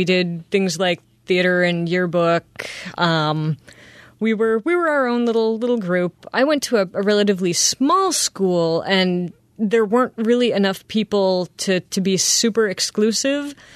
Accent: Maine, United States; I grew up in Maine, so he's kind of a staple.

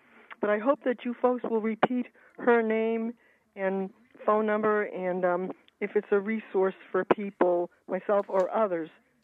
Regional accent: Boston, Massachusetts, United States; born there; I was born in 1932 in the Depression in the south end of Boston.

